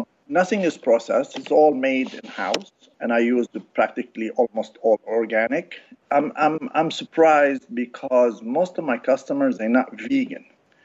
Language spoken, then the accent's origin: English; Casablanca, Casablanca-Settat, Morocco; also born or lived in France; now in United States; I was raised in Casablanca and France. My parents are Lebanese, and I've been in this country for over 40 years.